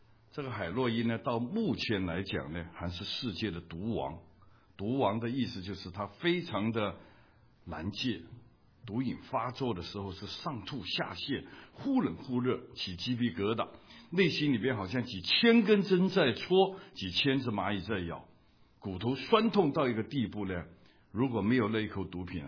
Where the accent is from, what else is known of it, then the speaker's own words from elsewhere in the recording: Hong Kong; Chinese is a second language; 我在香港长大